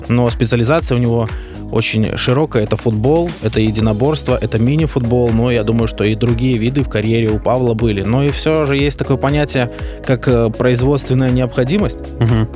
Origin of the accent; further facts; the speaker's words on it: Gomel, Gomel Region, Belarus; Я родом из Гомеля